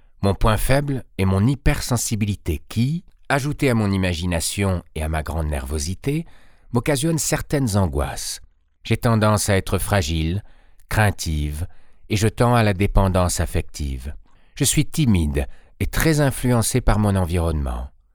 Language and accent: French; Antananarivo, Analamanga, Madagascar; born there; Je suis né à Tananarive, Madagascar, le 10 février 1940. Je suis né dans une famille de Bretons, de Mauriciens et également de Réunionnais.